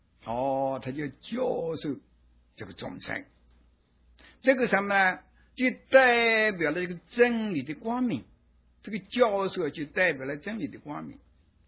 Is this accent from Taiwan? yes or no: no; China; 但是一般人用不起啊，我们中国人哦，